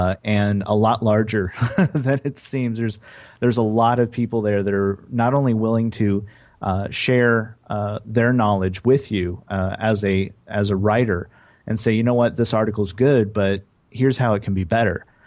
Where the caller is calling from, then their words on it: Austin, Texas, United States; I am in Austin, Texas, over in the States.